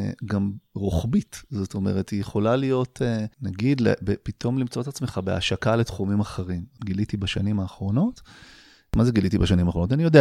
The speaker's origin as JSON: {"language": "Hebrew", "town": "Jerusalem", "region": "Jerusalem District", "country": "Israel", "tie": "born or raised there", "said": "משהו אולי בזה שגדלתי פה קצת, ואולי גם בעיר עצמה"}